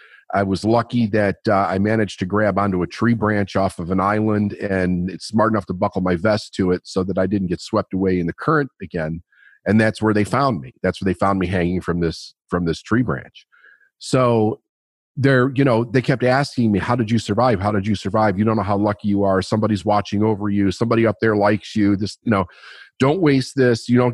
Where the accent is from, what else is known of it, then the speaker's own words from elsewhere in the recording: Chicago, Illinois, United States; also born or lived in Phoenix, Arizona; I was born and raised in Chicago. In 76, we moved to Phoenix. Parents got divorced, moved back to Chicago in 79.